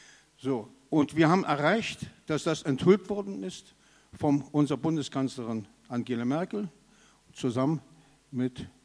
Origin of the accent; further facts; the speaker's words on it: Dresden, Saxony, Germany; Ich komme ja aus Dresden.